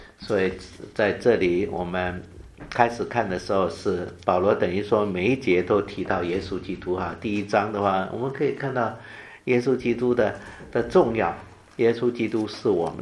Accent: China; 也许我们中国人觉得啊，我们中国人好像也许原来有一些神的观念吧啊

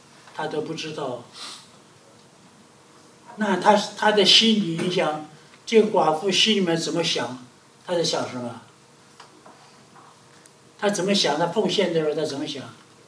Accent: China; 就和那个老鹰，有那个，我们中国人叫雕啊，老雕鹰啊

